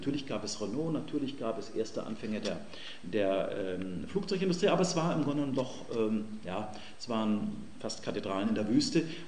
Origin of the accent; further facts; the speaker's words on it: Bremen, Germany; aber ich komme aus Bremen, also in Bremen